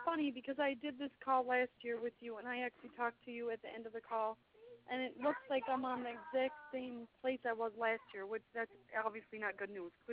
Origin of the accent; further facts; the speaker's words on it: Minnesota, United States; I'm in the South, and I'm from Minnesota, so it's really strange.